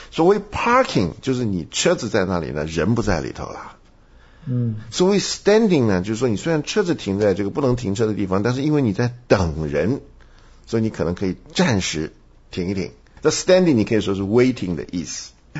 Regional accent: China; 这个和咱们中国人的想法做法都不一样。我们中国人看到一个人呢，打的分数都是减分，是不是？

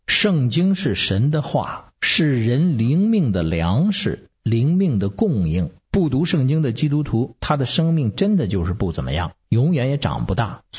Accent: Beijing, China; 我们北京人喝茶他就不用杯，就是用碗，

